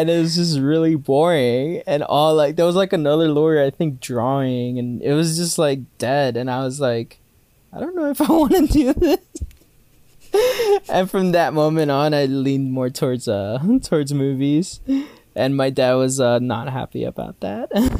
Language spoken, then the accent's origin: English; Guatemala; English is a second language; moved away; Like, I didn't speak much English. I used to fail English, actually. In Guatemala, I had English classes, and it used to be my worst course.